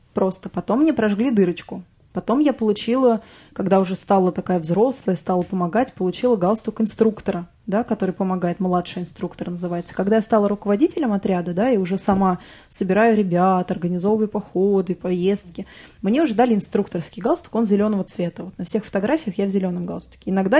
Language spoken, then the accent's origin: Russian; Russia; чтобы ребята, например, из Англии понимали, что мы из России.